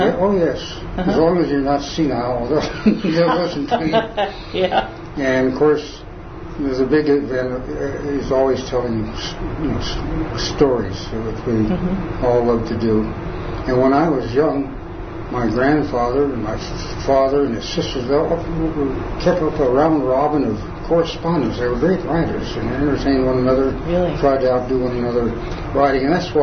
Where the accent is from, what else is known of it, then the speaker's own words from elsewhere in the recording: Naturita, Colorado, United States; also born or lived in Denver; So I was born in Denver. But shortly after being born, I was taken down to southwestern Colorado, to Natarita.